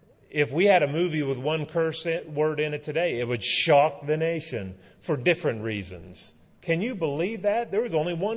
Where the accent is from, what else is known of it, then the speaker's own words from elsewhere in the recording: West Virginia, United States; I grew up in West Virginia.